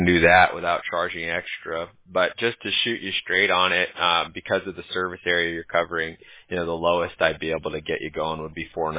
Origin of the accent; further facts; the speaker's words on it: Newport Beach, California, United States; Yeah, I mean, I grew up in Newport Beach, California